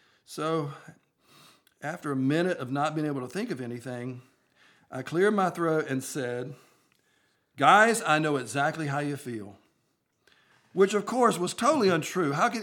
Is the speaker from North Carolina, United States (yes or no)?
yes; Laurel Hill, North Carolina, United States; Nothing in my life growing up in Laurel Hill, North Carolina, thinking I would be a businessman, had prepared me for this